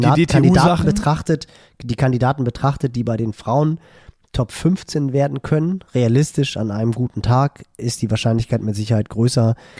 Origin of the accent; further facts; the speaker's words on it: Hamburg, Germany; Das freut mich als Hamburger natürlich besonders.